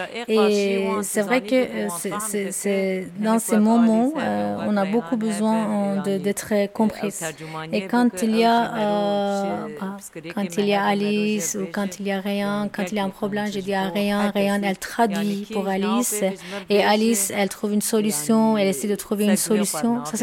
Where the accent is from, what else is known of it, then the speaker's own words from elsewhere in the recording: Turkey; moved away; Ça ne fait même pas une année qu'on est là, oui, on a quitté le pays. On vient de Turquie et nous sommes Kurdes.